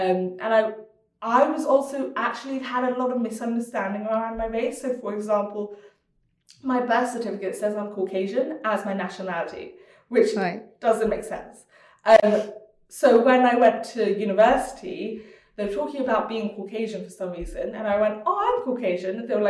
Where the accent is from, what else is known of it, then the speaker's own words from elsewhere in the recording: Hong Kong; born there; I use the term British because I was born in Hong Kong, which is the term you use out there